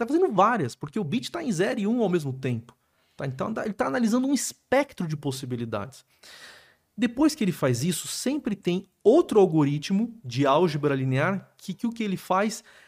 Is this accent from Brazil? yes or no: yes; Sorocaba, São Paulo, Brazil; eu cresci em Sorocaba